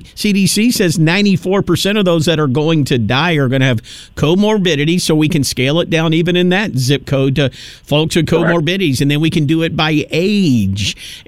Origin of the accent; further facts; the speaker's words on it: Tennessee, United States; Because that's where I'm from. I'm from Tennessee.